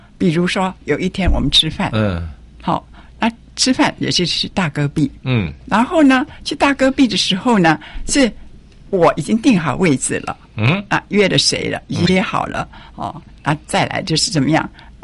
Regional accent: Taiwan

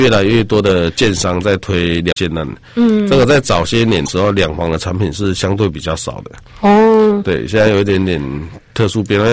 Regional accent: Yunlin County, Taiwan; 比如说我本身是云林人，我们云林人那边的房子是真的是超级无敌便宜

